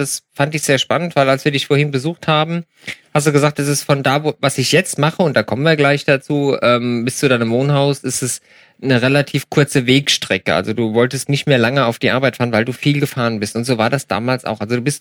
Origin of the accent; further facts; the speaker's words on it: Switzerland; gerade wenn ich jetzt zum Beispiel bei uns in der Schweiz sehr viel Pässe fahre